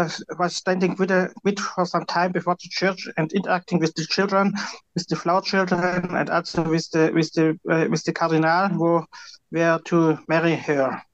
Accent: Germany; English is a second language; from Germany.

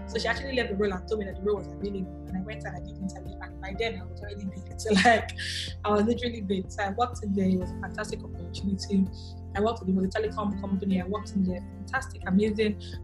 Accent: Nigeria; also born or lived in United States; even though I grew up in Nigeria, I say I did most of my growing up really in the US

